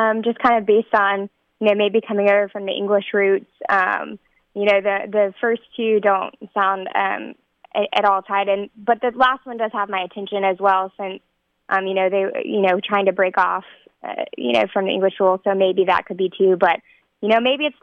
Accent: Jacksonville, Florida, United States; I'm from Jacksonville, Florida.

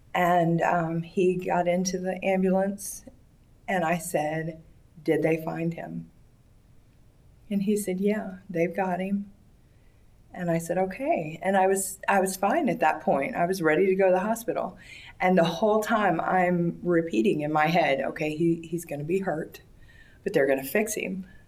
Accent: Indiana, United States; I'm an exoneree from Indiana.

